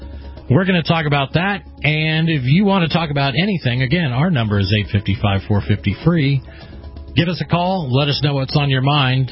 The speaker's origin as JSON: {"language": "English", "region": "Oregon", "country": "United States", "tie": "born or raised there", "said": "We're going to change gears a little bit and go back to my home state of Oregon."}